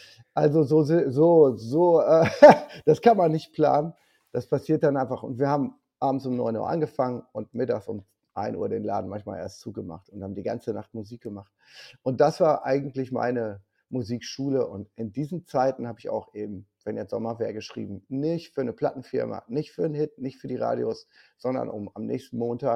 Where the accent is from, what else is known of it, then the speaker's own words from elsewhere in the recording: Rheda-Wiedenbrück, North Rhine-Westphalia, Germany; Ja, ich komme aus Reda-Wiedenbrück, das ist bei Gütersloh.